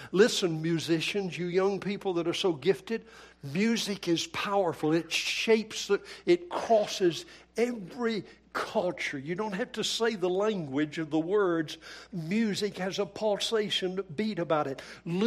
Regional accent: Nevada, United States; I come from Nevada. Whoa. Wasn't born in Georgia. Thank you, God. Hallelujah. And I'm not from California.

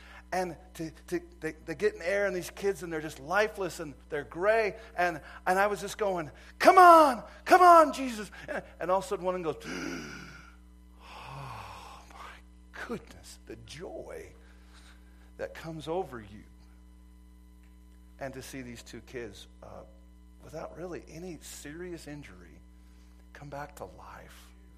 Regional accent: Montana, United States; I'm a farmer from Montana

